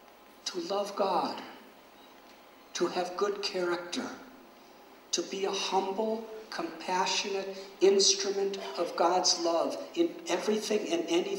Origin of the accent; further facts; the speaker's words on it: United States; born there; And I've been to the White House in America. And although I was born in America, I must honestly say that the President's Palace in India is much nicer.